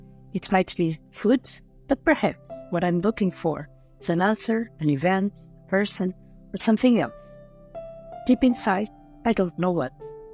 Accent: Lisbon, Portugal; from Lisbon, Portugal.

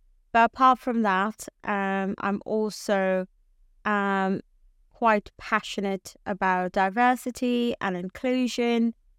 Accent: Mumbai, Maharashtra, India; growing up in India, in Mumbai, colorism was always there.

